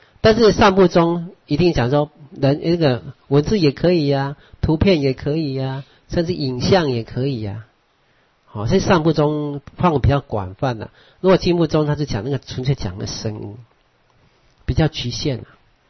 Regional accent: Taiwan; 因为我本身台湾人，所以听着跟他讲台湾话，这人跟他亲切

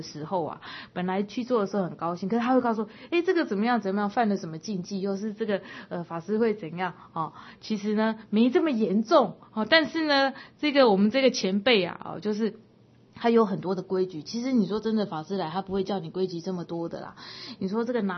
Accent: Taipei, Taiwan; 我们在我们台北都不用啊

